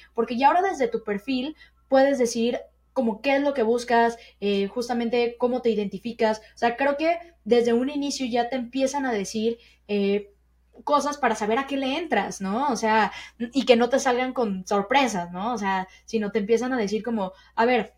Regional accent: Mexico; nuevas para a lo mejor nosotros como mexicanos, porque algo que he visto es que en otros países eso está un poco común.

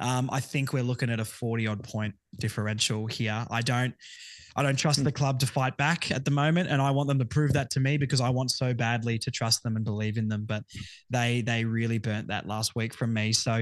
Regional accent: Launceston, Tasmania, Australia; I'm from Launceston. It's only a couple of hours away, I'd say.

